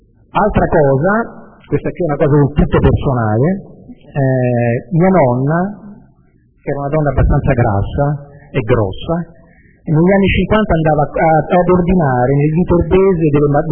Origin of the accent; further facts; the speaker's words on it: Cerveteri, Lazio, Italy; Buonasera, intanto io sono di Cerveteri, mia nonna era di Pisciarelli, che quelli di Bracciano sanno cos'è, per cui mi sento coinvolto completamente, essendo mezzo braccianese e mezzo cervetrano.